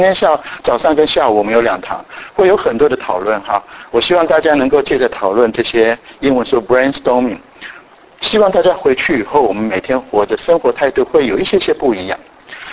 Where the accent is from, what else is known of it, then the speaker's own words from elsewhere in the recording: Japan; 我在日本长大